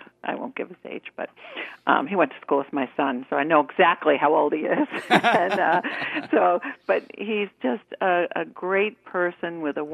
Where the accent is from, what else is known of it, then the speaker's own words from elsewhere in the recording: Long Island, New York, United States; And for me, as originally a New Yorker, grew up on Long Island. This is heaven.